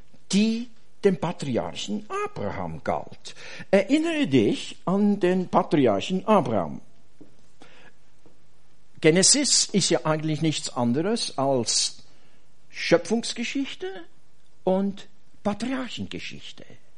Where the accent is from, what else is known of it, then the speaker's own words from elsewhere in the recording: Switzerland; Oh, ich bin Schweizer. Ich bin Helvetier.